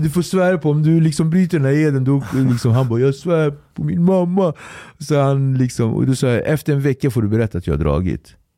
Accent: Sweden; det var ju det jag kallades. Så … jag är från Sverige

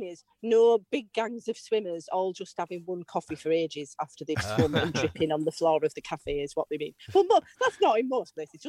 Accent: Bradford, Yorkshire and the Humber, United Kingdom; Oh, grew up in Bradford, in West Yorkshire.

